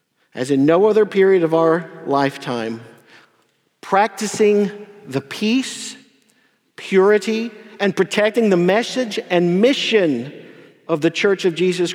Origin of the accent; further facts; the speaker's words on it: Pickens, South Carolina, United States; Now, these are just some of the things I remember from my hometown, Pickens, South Carolina.